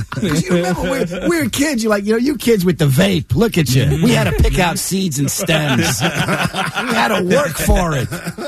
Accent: Long Island, New York, United States; Well, I grew up on Long Island, so I grew up in the suburbs

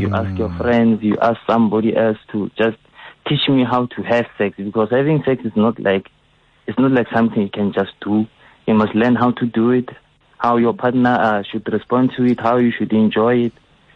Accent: Soshanguve, Gauteng, South Africa; I'm from Soshanguve in Pretoria. I remember when I was I'm 25 years old now

